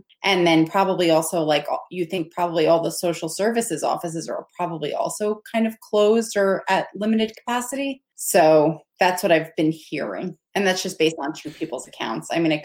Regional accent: New York City, New York, United States; You, as a New Yorker, you hate tourists.

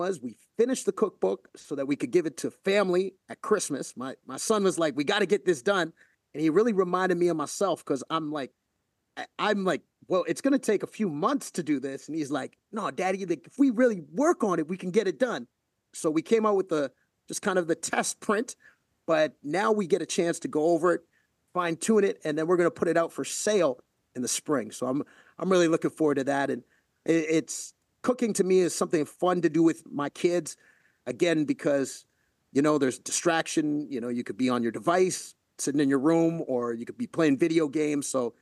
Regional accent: Toronto, Ontario, Canada; I love Toronto, but it's my hometown.

